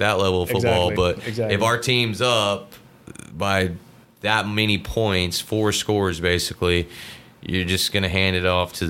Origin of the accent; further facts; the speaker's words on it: Missouri, United States; I am from Missouri, but I would personally like to see Josh Allen go to the Super Bowl this year.